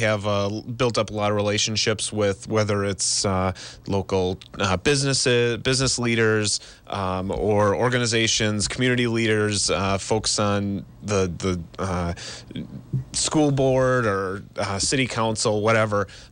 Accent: Plymouth, Wisconsin, United States; Well, I was born and raised in Plymouth. I live there with my wife, Jenny, and our puppy, Teddy.

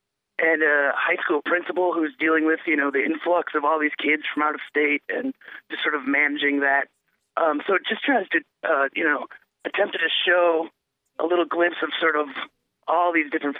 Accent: Minneapolis, Minnesota, United States; I'm from Minneapolis, so my background in filmmaking and music.

